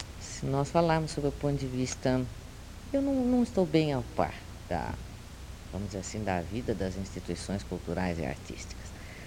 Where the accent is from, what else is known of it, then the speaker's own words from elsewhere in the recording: Brazil; Eu sou muito brasileira, eu gosto muito de assunto brasileiro, de texto brasileiro, de literatura brasileira.